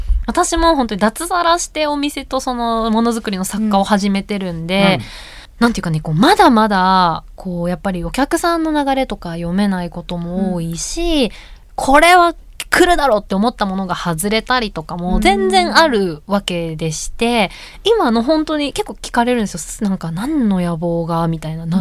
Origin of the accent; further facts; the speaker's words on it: Shiga, Japan; also born or lived in Tokyo; 強制的にというよりは自ら滋賀県なんか余白ある気がするみたいな感じで